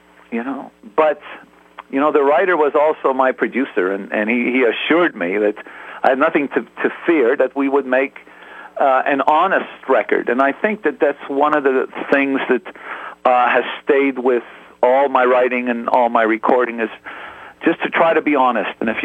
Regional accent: Montreal, Quebec, Canada; I grew up in Montreal, Canada

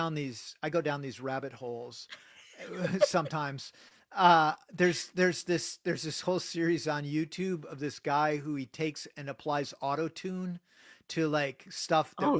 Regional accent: River Falls, Wisconsin, United States; the part of Wisconsin where I grew up, right, like I grew up in River Falls, so we could go over to Minneapolis

